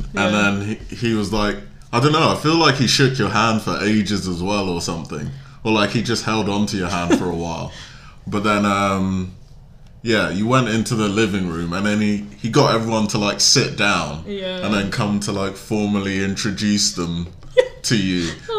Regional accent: Ghana; prove that I'm Ghanaian. Yeah. Like wearing a Ghana shirt and bringing jollof rice.

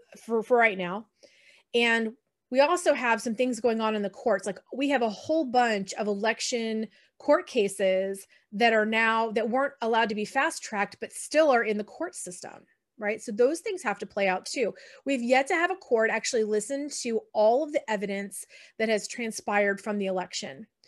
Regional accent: Texas, United States; I'm from Texas originally. So for me, that's home. But I have family down in Florida as well.

